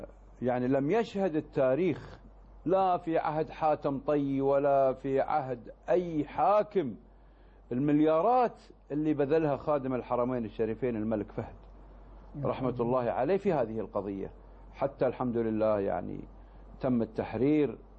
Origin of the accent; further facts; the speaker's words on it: Kuwait; عندنا في الكويت